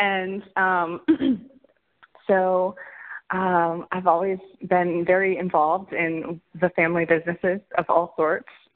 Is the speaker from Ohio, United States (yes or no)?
yes; Magnolia, Ohio, United States; So I grew up in rural Ohio, Northeast Ohio, a little town called Magnolia, Ohio.